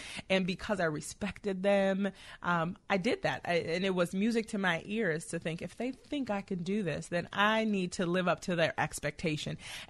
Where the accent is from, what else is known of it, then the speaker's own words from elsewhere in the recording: Chicago, Illinois, United States; born there; I was born in Chicago. Yeah. My mom and dad actually met in Ida B. Wells housing project.